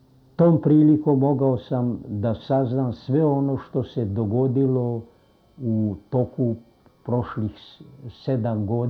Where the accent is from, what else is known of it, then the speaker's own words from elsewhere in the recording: Stari Bečej, Vojvodina, Serbia; born there; Rođen sam u Starom Bečeju 1912. godine, početkom ovoga veka.